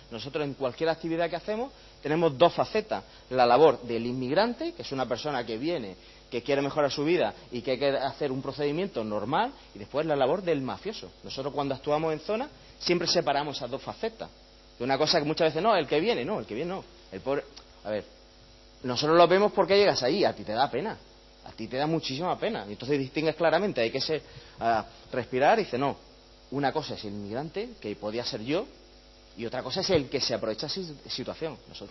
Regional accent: Melilla, Spain; Yo soy de Melilla, he nacido, me he criado, conozco el tema

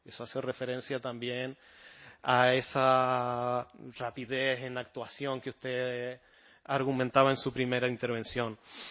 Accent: Valle Gran Rey, Canary Islands, Spain; en mi pueblo ocurre cada vez que caen 4 gotas o hace un poco de viento en Valle del Rey

